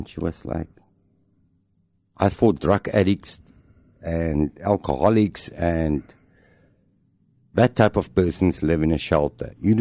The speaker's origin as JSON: {"language": "English", "town": "Springs", "region": "Gauteng", "country": "South Africa", "tie": "born or raised there", "said": "I was born in 1968 in Springs. And growing up in South Africa, like it was, didn't gel with me."}